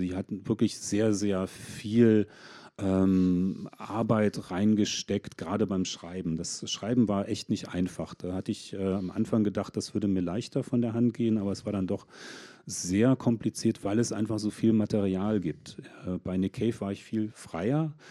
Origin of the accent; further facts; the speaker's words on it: North Rhine-Westphalia, Germany; wie ich als Jugendlicher da in meinem Heimatort in der Nähe von Köln, jetzt ist es raus, gesessen habe und dachte, hier ist die Welt zu Ende.